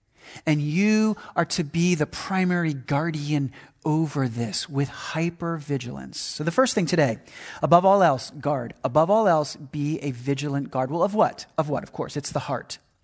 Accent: Philadelphia, Pennsylvania, United States; I grew up in the Philadelphia area. My grandmother lived at the Jersey Shore.

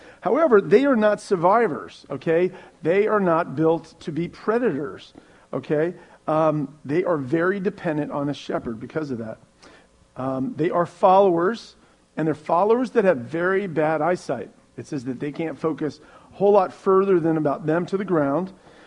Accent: Herndon, Virginia, United States; And I grew up in Old Herndon. I grew up on Alabama Drive, if you know Herndon. That's where I grew up.

